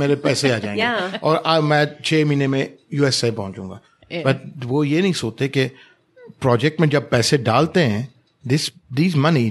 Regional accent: Texas, United States; accent: Texas; That's my Texas accent.

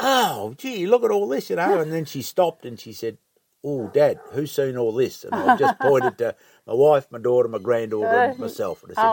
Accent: Bairnsdale, Victoria, Australia

